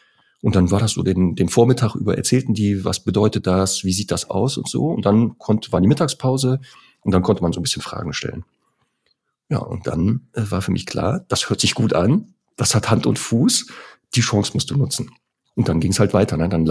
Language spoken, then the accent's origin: German; North Rhine-Westphalia, Germany; ich komme ja wie gesagt aus dem Ruhrgebiet